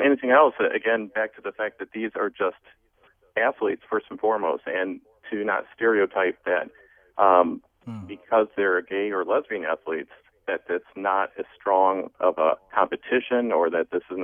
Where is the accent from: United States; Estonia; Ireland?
United States; Cleveland, Ohio; Yeah, I grew up in Cleveland